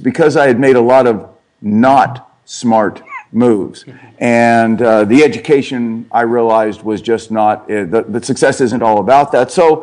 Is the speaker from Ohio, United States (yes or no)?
yes; Cincinnati, Ohio, United States; Well, my backdrop quickly, I grew up in Cincinnati, Ohio.